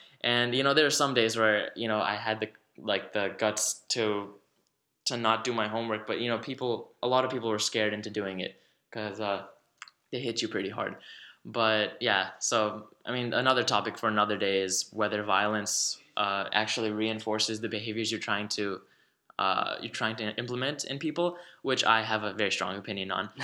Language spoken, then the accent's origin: English; Gujarat, India; closer to my hometown in Gujarat, which is a state in India